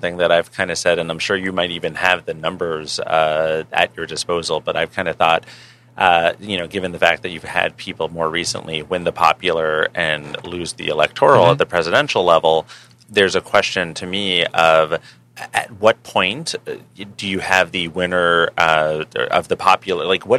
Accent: New York, United States; I seem to recall as a New Yorker that people were very in favor of him generally.

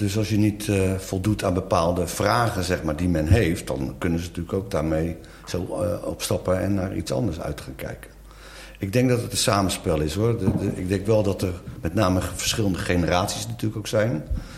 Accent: Moordrecht, South Holland, Netherlands; Ik kom uit Moordrecht, regio Gouda.

